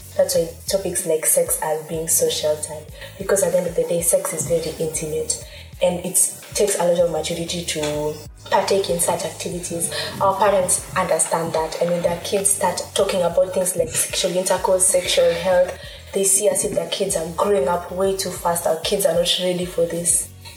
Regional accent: Kenya; I was raised in Nandi, my parents lived in Nandi, but I went to school all the way in Thika.

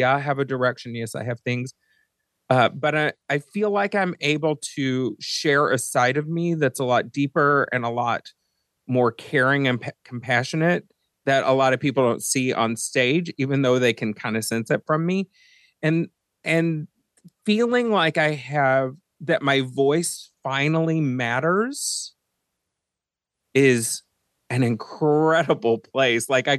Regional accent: Texas, United States; And knowing, so I'm originally from Texas, which comes out a little bit like it just did right then, because I've been talking to my family a lot more.

